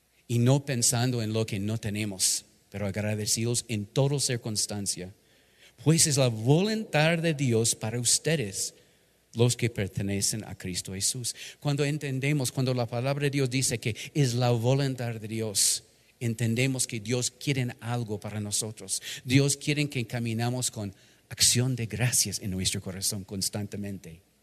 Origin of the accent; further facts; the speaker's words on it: United States; marco 400 años, aniversario de esta celebración del Día de Gracias en mi país. Y este fue celebrado la primera vez en Massachusetts, en la ciudad de Plymouth, en 1621.